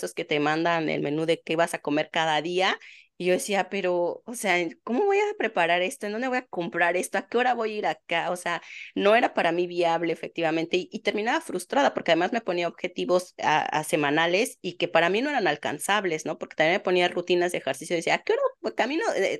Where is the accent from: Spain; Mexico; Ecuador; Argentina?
Mexico; yo que soy de México, nos llega esta idea